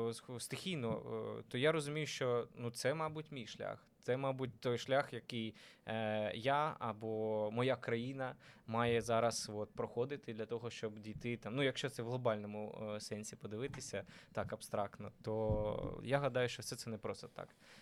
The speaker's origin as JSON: {"language": "Ukrainian", "town": "Mykolaiv", "region": "Mykolaiv Oblast", "country": "Ukraine", "said": "він з Техасу, я з Миколаєвим"}